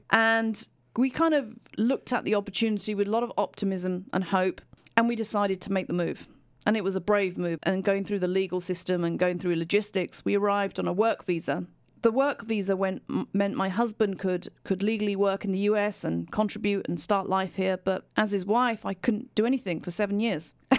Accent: England, United Kingdom; moved away as an adult; So I was born and raised in England. I lived there for 30 years. And my parents were immigrants to England. So they left Pakistan when they were in their early 20s.

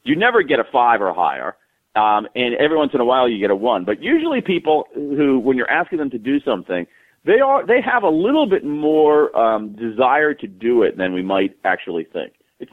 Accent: Columbus, Ohio, United States; I did. I grew up in Central Ohio. I still bleed scarlet and gray.

